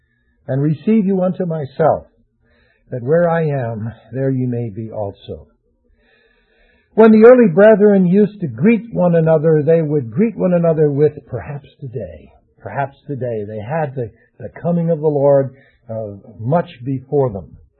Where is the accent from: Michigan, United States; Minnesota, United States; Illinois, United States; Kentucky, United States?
Illinois, United States; Wilmette; when I was raised in Wilmette